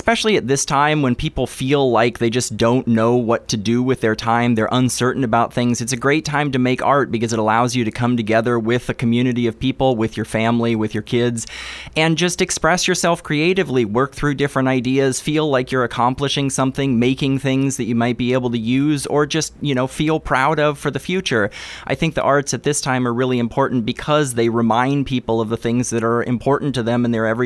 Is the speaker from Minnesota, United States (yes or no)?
no; Myrtle Creek, Oregon, United States; So I'm actually from Myrtle Creek, Oregon.